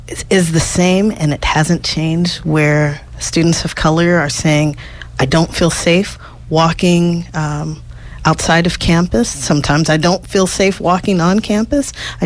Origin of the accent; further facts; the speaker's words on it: Los Angeles, California, United States; because of my skin color and because I was born and raised in Los Angeles